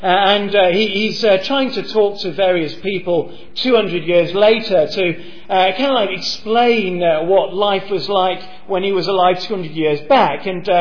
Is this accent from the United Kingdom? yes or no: no; Kenya; I'm a Welshman. And we're useless at rugby. But I was born and brought up in Kenya, that's near South Africa